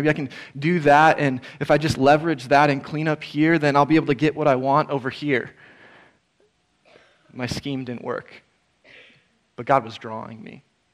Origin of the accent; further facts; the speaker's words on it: Minnesota, United States; I grew up in Minnesota, and my parents and wife's parents still live there.